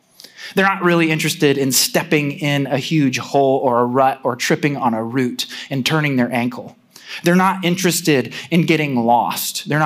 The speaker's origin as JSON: {"language": "English", "town": "Noblesville", "region": "Indiana", "country": "United States", "tie": "born or raised there", "said": "I've been here in this community where I've grown up. I grew up in Noblesville"}